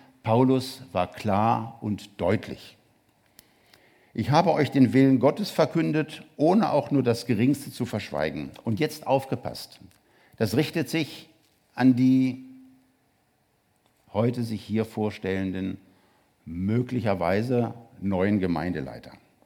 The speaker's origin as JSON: {"language": "German", "town": "Hanover", "region": "Lower Saxony", "country": "Germany", "tie": "born or raised there", "said": "aus Hannover, meiner Heimatstadt"}